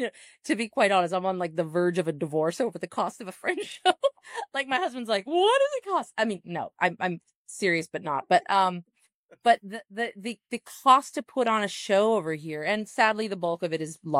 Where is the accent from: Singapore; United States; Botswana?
United States; it's very personal in that I come from America.